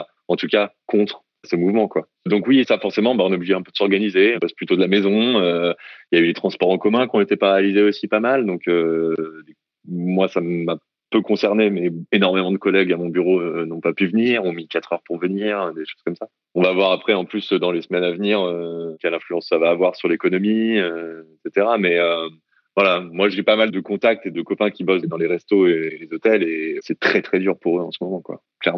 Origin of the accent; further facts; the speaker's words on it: France; moved away; je ne suis pas hongkongais, j'ai la résidence permanente maintenant. Ça fait plus de 7 ans que je suis ici, donc je peux voter, etc. J'ai un pouvoir. Mais il est difficile pour moi, en tant que Français, en venant ici comme ça, en faisant ma vie ici aussi